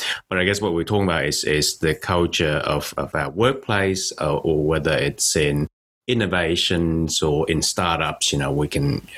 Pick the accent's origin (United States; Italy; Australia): Australia; South Australia; now in Sydney, Australia; We usually live in Sydney, but I grew up in South Australia, did all my undergrad there, and then move across and work in Melbourne